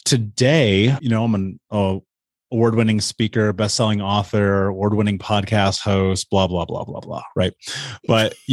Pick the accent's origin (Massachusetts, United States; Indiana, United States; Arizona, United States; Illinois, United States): Indiana, United States; Indianapolis; You know, I grew up in Indiana, in Indianapolis.